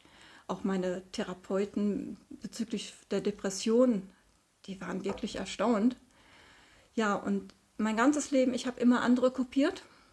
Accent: Duisburg, North Rhine-Westphalia, Germany; Ich komme aus Duisburg, bin 53 Jahre alt

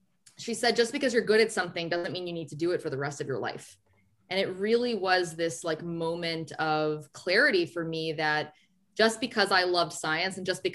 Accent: Austin, Texas, United States; I grew up in Austin, Texas. My path was always going to be to medical school.

